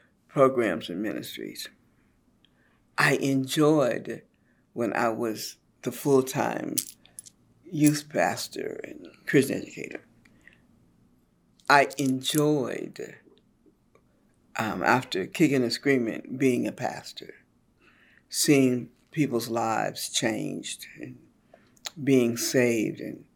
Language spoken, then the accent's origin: English; Tennessee, United States; born there; But it's also because I was born in Tennessee.